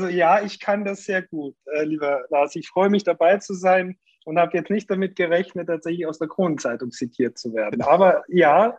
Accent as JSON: {"language": "German", "region": "Styria", "country": "Austria", "tie": "born or raised there", "said": "Also ich komme ja mitten aus den Bergen, aus dem Ennstal und da ist Skifahren das Gebot im Winter und im Sommer Wandern. Also wirklich mitten aus dem Tal, wo es sehr heimelig und schön auch ist und meine Eltern und Familie noch wohnt."}